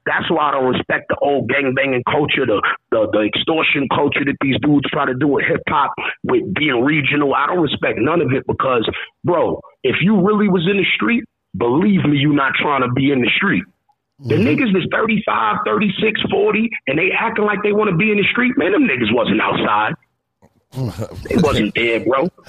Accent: Honduras; You know I'm from Honduras. We come from sewing.

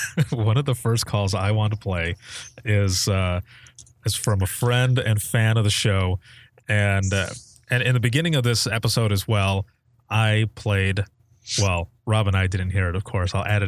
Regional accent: Michigan, United States; I hail from Michigan, however, Indiana puts on a really good show.

